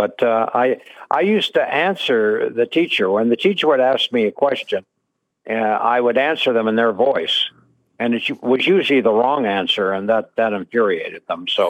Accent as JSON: {"language": "English", "town": "Ottawa", "region": "Ontario", "country": "Canada", "tie": "born or raised there", "said": "I started out as a disc jockey, yeah, in Canada, in Ottawa, you know, my hometown."}